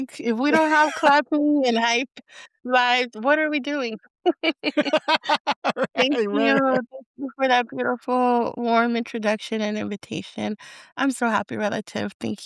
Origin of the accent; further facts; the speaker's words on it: Los Angeles, California, United States; And in my growing up in El Sereno, which is Northeast LA, and in my family, I often felt, in some weird way, I often felt like I didn't belong.